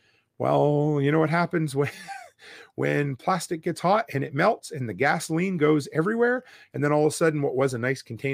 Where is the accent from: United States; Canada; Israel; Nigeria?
Canada; Nova Scotia; also born or lived in Alberta; you guys know I grew up on the East Coast and I've lived in Alberta for nearly a decade now. And I hadn't been home in almost, or well, this is home now, but I had never been back to Nova Scotia in almost 5 years.